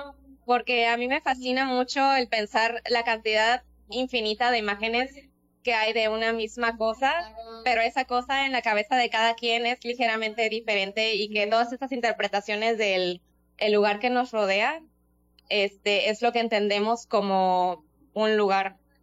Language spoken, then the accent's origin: Spanish; Mérida, Yucatán, Mexico; estudio Artes Visuales para la Expresión Plástica en la UDG y yo soy originaria de Mérida, Yucatán.